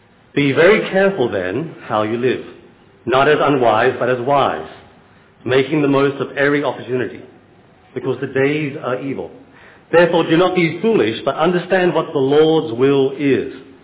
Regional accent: Australia; I come from Australia.

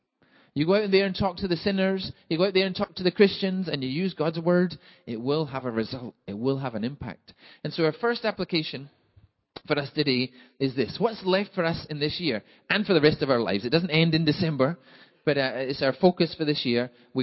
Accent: Scotland, United Kingdom; accent: Scottish; That my Scottish accent is not so difficult that you can't understand.

